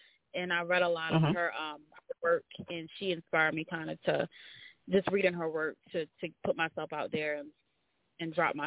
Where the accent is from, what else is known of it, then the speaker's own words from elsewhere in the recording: Salisbury, Maryland, United States; So I hail from Salisbury, Maryland. It's a little town on the eastern shore of Maryland by Ocean City. Growing up, it was always kind of boring, so I read a lot.